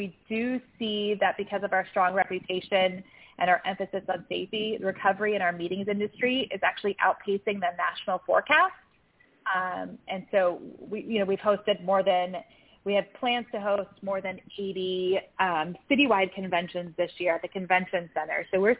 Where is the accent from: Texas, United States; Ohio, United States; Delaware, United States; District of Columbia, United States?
Delaware, United States; also born or lived in New York / California; I'm not from Florida, which I think is a common theme. You find a lot of people who are not from Florida, they just end there because it's just a wonderful place to be. I grew up in Delaware, so more northeast area.